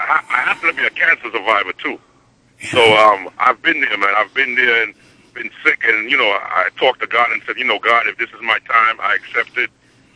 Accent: Brooklyn, New York, United States; Honestly, I had the luxury of growing up in Brooklyn, New York, and growing up around different cultures, not just Caribbean, you know, Italians, you know, Irish people

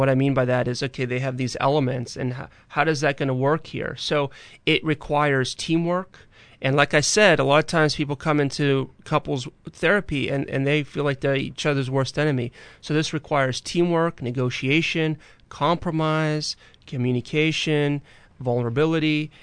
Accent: Pennsylvania, United States; now in New York, United States; Well, originally when I came to New York, I'm from Pennsylvania.

